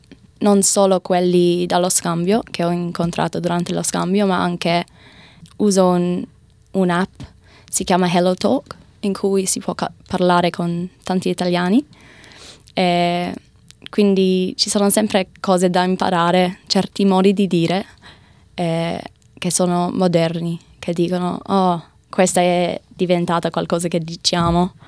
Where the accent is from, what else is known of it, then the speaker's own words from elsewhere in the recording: Australia; Italian is a second language; Io dico, no, sono australiana tutto, tipo 100%, tutti e due i genitori sono australiani, però mi sento italiana nell'anima